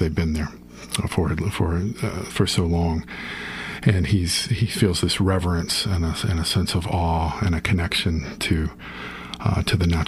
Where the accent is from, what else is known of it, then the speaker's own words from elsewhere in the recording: Kentucky, United States; Right, I grew up in Kentucky too